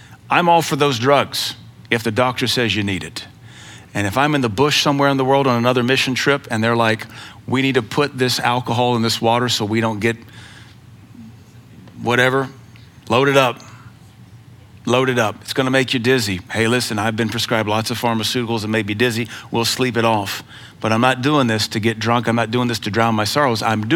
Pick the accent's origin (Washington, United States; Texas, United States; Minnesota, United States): Washington, United States; Seattle; I'm from Seattle. That whole city smells like weed now.